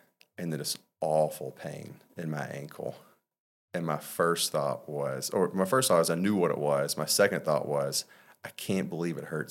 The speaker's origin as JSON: {"language": "English", "region": "Mississippi", "country": "United States", "said": "I'm so sorry. I'm from Mississippi. We don't have any waves and the water's brown."}